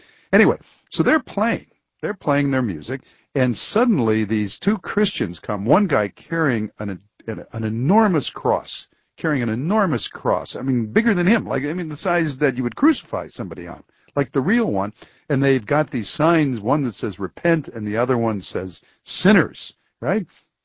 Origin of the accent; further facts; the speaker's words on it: Detroit, Michigan, United States; Here's Paul in my hometown, Detroit City.